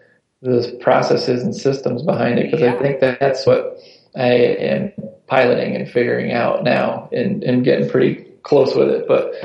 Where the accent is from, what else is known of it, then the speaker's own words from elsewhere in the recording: Syracuse, New York, United States; moved away as an adult; So I was from Syracuse area, moved out of Philly, and didn't know anybody.